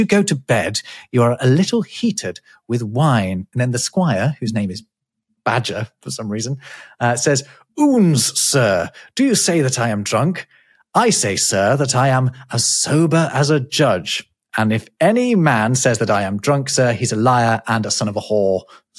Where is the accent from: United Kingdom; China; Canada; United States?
United Kingdom; Derby, East Midlands; I know there's a pub in my hometown of Derby that claims to be the source of on the wagon